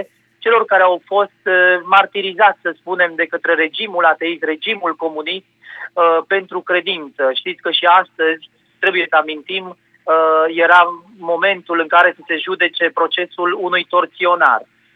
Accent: Aiud, Alba County, Romania; Și pentru că sunt din Aiud, bineînțeles că am fost la părinții mei

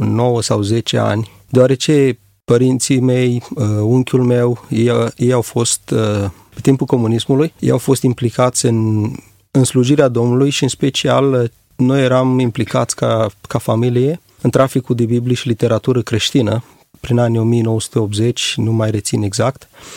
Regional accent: Adjud, Vrancea County, Romania; Am plecat din orașul Adjud, de la Biserica Creștină după Evanghelie, singura din oraș, de fapt.

